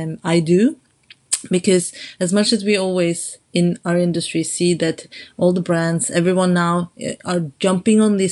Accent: Norway; English is a second language; moved away; I grew up in Norway, which is supposedly one of the most equal countries in the world

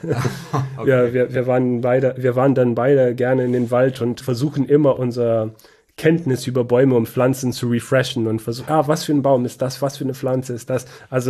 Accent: Banat, Romania; Wie du weißt, komme ich aus Rumänien, bin in Rumänien aufgewachsen, in Banata Schwaben, Südwesten Rumäniens. Da sind viele Wälder. Ich komme nicht aus einer Försterfamilie, komme eigentlich aus einer kleinen Stadt

